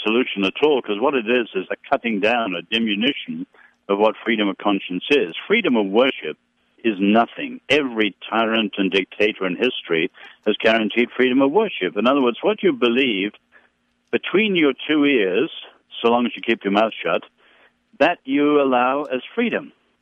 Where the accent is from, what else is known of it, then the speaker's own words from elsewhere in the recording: England, United Kingdom; But again, I'd say, Don, my sadness as an Englishman and European is that in the culture warring today, America's squandering its own incredible heritage.